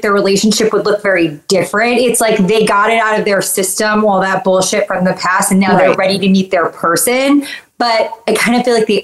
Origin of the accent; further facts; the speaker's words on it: New York, United States; Because it's like, it like irks me so bad as a New Yorker.